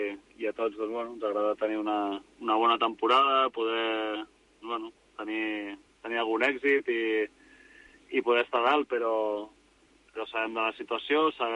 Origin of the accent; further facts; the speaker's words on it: Badalona, Catalonia, Spain; born there; soc un jugador de la casa, m'he format aquí a la cantera, he nascut a Badalona